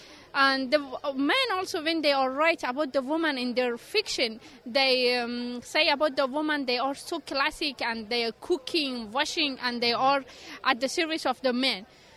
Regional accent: Afghanistan; English is a second language; from Afghanistan, and I am a fiction writer. I started writing in period of Taliban when I was at home. I passed 7 years at home.

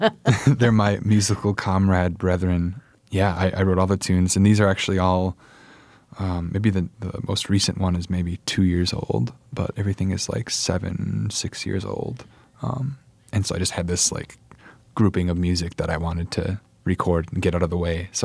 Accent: Port Washington, United States; I'm from Port Washington originally.

